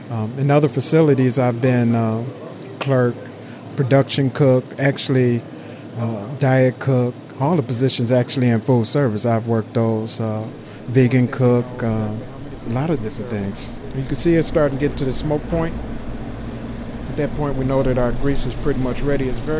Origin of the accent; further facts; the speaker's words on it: Detroit, Michigan, United States; I'm from Detroit, Michigan.